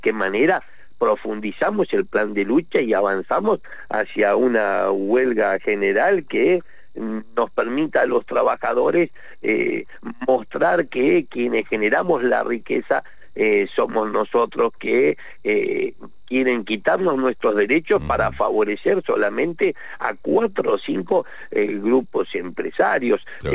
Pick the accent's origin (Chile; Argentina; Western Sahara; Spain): Argentina; Patagonia; para aquellos que somos patagónicos, que la recordamos también cortando la ruta entre Bariloche y el Bolsón